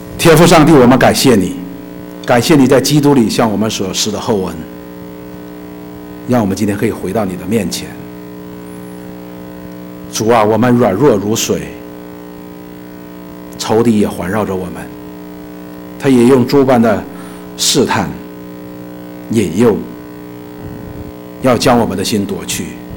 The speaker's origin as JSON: {"language": "Chinese", "country": "China", "said": "这是我们中国人的农历新年"}